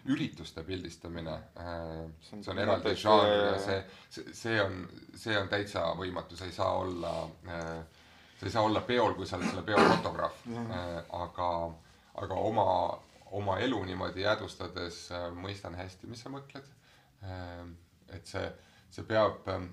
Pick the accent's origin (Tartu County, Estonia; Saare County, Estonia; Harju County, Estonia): Tartu County, Estonia; Tartu; Ma sündisin ja kasvasin Anne linnas.